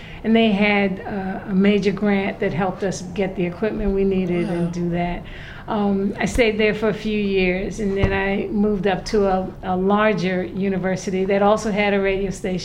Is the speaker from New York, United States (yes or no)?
yes; New York City, New York, United States; growing up in New York City, which is, you know, the top media market in this country